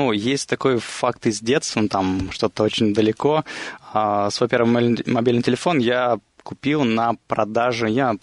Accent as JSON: {"language": "Russian", "town": "Izhevsk", "region": "Udmurtia", "country": "Russia", "lives_now": "Moscow, Russia", "said": "Мне 25 лет, я из города Ижевска."}